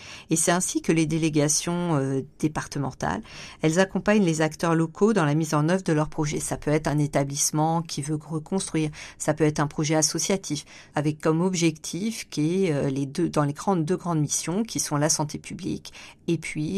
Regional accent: Reims, Grand Est, France; Alors, je suis marnaise, je suis née à Reims. J'ai commencé mes études de médecine à Reims.

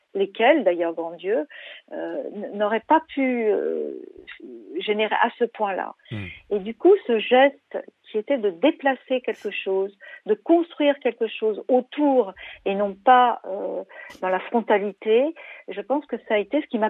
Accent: Cambodia; moved away; moi, j'ai quitté le Cambodge juste au moment où la guerre commençait, la guerre avec la destitution de Sihanouk et l'arrivée d'un gouvernement un peu particulier au Cambodge.

